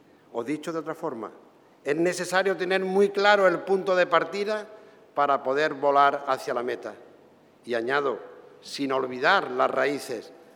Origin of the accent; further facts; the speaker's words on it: Seville, Andalusia, Spain; aquí somos sevillanos, pero también andaluces y españoles.